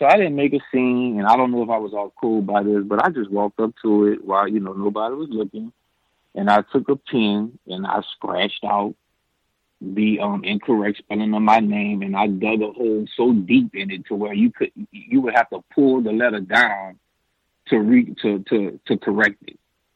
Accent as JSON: {"language": "English", "town": "New Orleans", "region": "Louisiana", "country": "United States", "said": "So I told him, I'm from New Orleans or whatever."}